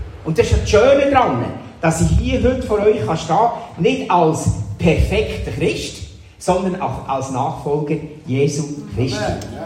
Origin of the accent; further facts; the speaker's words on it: Switzerland; also born or lived in Waldkirch / Köniz / Zurich / Geneva; Also wir 5 Kinder sind in der ganzen Schweiz aufgewachsen. Geboren bin ich in Waldkirch, dann in Köniz und dann in Zürich, dann in Genf und dann in Münzigen.